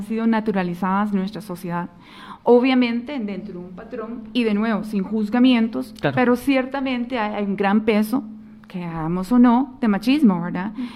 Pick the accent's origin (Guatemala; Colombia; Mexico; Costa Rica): Costa Rica; lo que nosotros como ticos diríamos la serruchada de piso